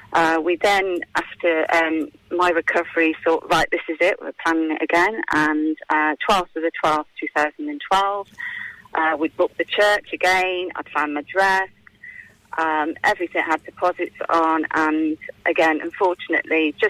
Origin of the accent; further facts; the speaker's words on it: Worcester, West Midlands, United Kingdom; We met, Stuart's from Staffordshire, and obviously I'm from Worcester